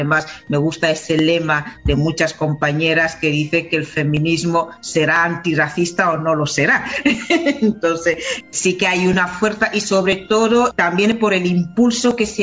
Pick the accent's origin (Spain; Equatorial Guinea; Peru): Equatorial Guinea; La lucha feminista hasta ahora en Guinea, en mi país, ha sido como una resistencias individuales